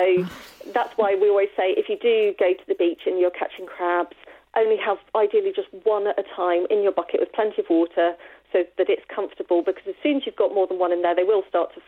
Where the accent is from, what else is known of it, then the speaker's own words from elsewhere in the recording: South West England, United Kingdom; I grew up in Cornwall and I still live in Cornwall.